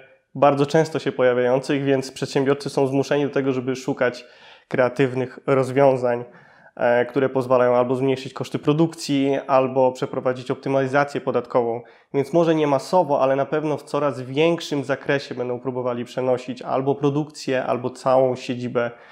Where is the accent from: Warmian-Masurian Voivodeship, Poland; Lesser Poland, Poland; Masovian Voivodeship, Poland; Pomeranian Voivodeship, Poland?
Pomeranian Voivodeship, Poland; Wychowywałem się na bardzo małej wsi pomorskiej. Każdy pomagał swoim rodzicom na gospodarce